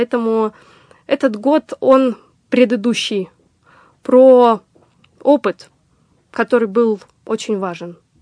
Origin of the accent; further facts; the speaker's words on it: Donbas, Ukraine; Но так как я, опять же, с Донбасса, а там жизнь меня научила одному.